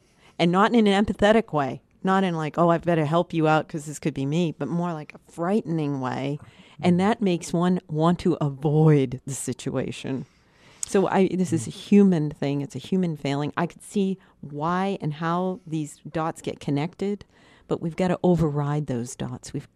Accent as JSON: {"language": "English", "town": "Manhattan", "region": "New York", "country": "United States", "said": "Well, I have this experience that we've had in Raleigh, but we come from Manhattan, and so society moves very fast everywhere."}